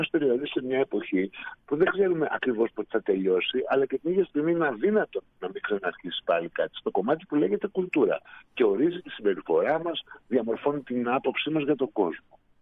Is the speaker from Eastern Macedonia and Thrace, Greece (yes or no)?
yes; Xanthi, Eastern Macedonia and Thrace, Greece; Από την πόλη μου, από την Ξάνθη